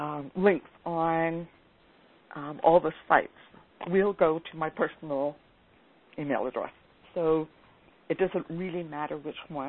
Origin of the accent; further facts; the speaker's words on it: Canada; especially as a Canadian, a chance to sort of share what's happening in Canada